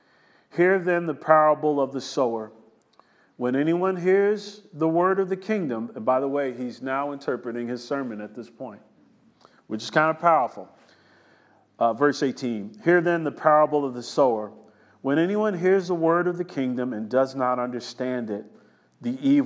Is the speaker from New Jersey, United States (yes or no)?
yes; New Jersey, United States; I'm a city kid. I grew up in New Jersey.